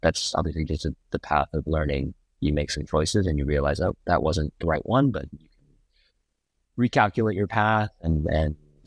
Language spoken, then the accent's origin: English; Manhattan, New York, United States; But for me, I was born in New York, raised in Manhattan.